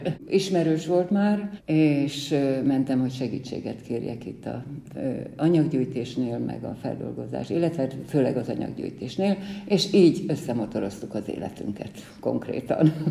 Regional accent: Gyöngyös, Heves, Hungary; also born or lived in Jászberény; el kellett jönnünk Jászberényből, ahol éltünk, születtem, nagymamáim még éltek, családom élt. 64-ben költöztünk Gyöngyösre, én 10 évesen, 9 évesen kerültem. Legszebb gyermekéveimet ott éltem.

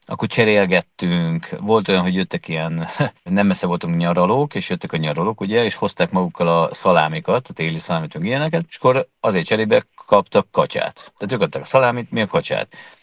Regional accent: Budapest, Hungary; én alapvetően 17. kerületben születtem, és ott is éltem.

